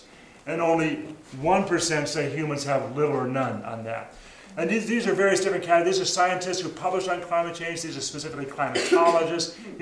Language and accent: English; Missoula, Montana, United States; she is part of a really important group in Missoula, my hometown, on faith and climate change